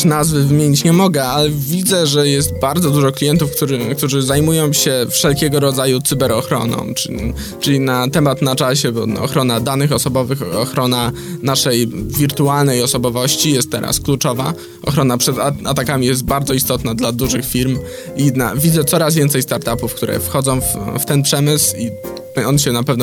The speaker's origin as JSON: {"language": "Polish", "town": "Opole", "region": "Opole Voivodeship", "country": "Poland", "said": "A ja pochodzę z Opola i powiedzmy, że przed powrotem tutaj przeszedłem dość długą drogę"}